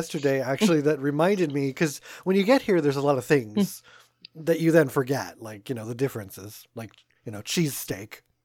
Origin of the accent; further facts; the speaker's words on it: East Coast, United States; I'm from the East Coast with primaries